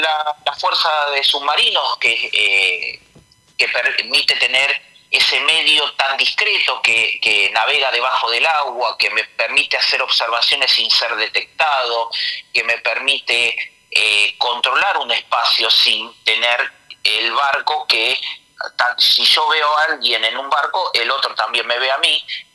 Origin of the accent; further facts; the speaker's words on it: Mar del Plata, Buenos Aires Province, Argentina; born there; Yo soy nacido en Mar del Plata, uh-huh. siempre me tocó ver el mar